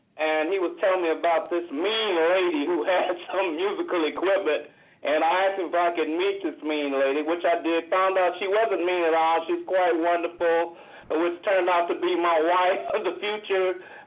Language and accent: English; Los Angeles, California, United States; I grew up in the Watts area. I was living in the Jordan Downs housing project, not doing too well at the time.